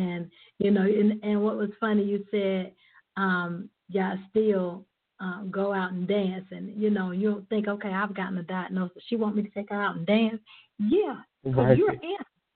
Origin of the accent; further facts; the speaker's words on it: South Carolina, United States; now in Atlanta, United States; I'm from South Carolina, but I live in Atlanta.